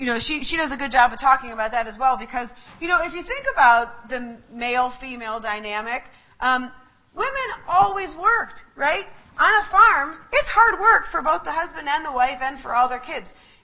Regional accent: Maple Heights, Ohio, United States; we grew up in Maple Heights.

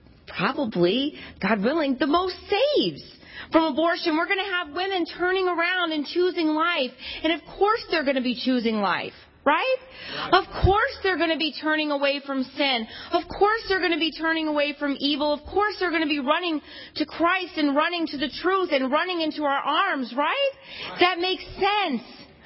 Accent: Texas, United States; I'm from Texas, so I guess I should give you the big howdy.

